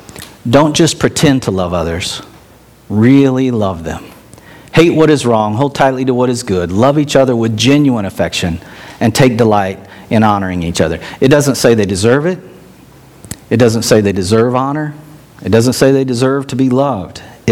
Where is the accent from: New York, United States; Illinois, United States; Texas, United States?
Texas, United States; also born or lived in Minnesota; Tina and I grew up in Texas. We grew up in the South.